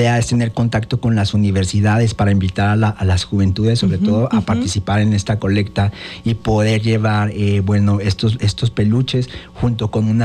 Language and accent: Spanish; Jiutepec, Morelos, Mexico; yo soy de Jutepec, de Cibac.